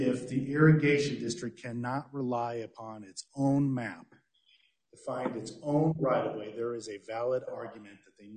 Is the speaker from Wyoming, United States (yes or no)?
yes; Cheyenne, Wyoming, United States; I'm an attorney from Cheyenne